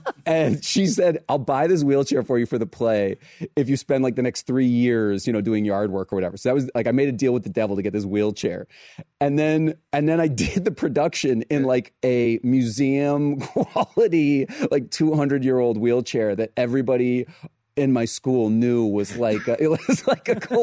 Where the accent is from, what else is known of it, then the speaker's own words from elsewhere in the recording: New Hampshire, United States; I grew up in New Hampshire. So there's a lot of weird stuff at these yard sales and old stuff.